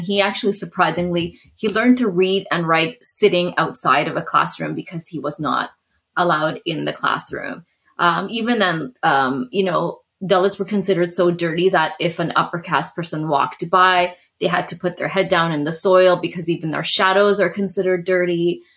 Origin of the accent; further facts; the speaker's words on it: Canada; also born or lived in England; I have never lived a day in India. I was born in England. I grew up in Canada.